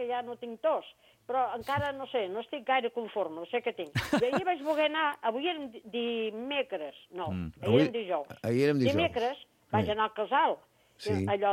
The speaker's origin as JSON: {"language": "Catalan", "town": "Sant Sadurní d'Anoia", "region": "Catalonia", "country": "Spain", "said": "jo sóc de Sant Sadurní"}